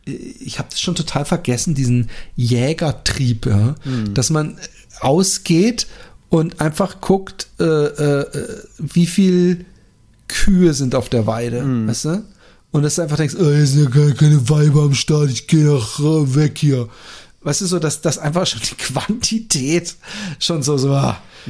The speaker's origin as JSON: {"language": "German", "town": "Cologne", "region": "North Rhine-Westphalia", "country": "Germany", "tie": "born or raised there", "said": "Ich war Single und fast jedes Wochenende in meiner Heimatstadt Köln auf Achse."}